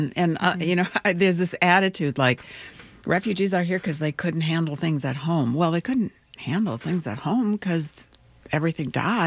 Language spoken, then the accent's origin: English; Minnesota, United States; And as a Minnesotan, been here my whole life, and mm-hmm.